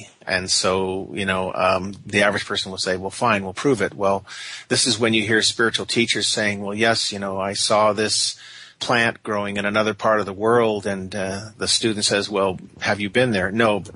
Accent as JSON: {"language": "English", "town": "San Diego", "region": "California", "country": "United States", "lives_now": "Calgary, Canada", "said": "Like, for instance, I'm from San Diego, and we're talking now from Calgary, Canada, because I have many students here also, as well as in the United States, so I live here part-time too."}